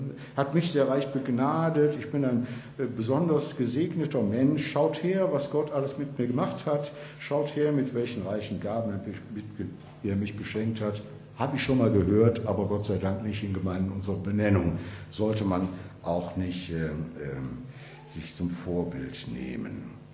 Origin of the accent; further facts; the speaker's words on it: Wuppertal, North Rhine-Westphalia, Germany; in Wuppertal, in meiner Heimat, habe ich vielleicht auch schon mal erzählt